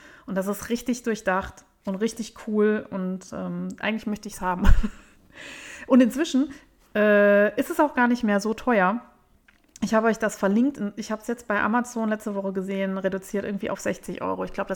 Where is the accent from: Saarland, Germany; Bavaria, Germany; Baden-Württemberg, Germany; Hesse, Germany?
Saarland, Germany; Saarbrücken; Bei uns in Saarbrücken gibt es tatsächlich keinen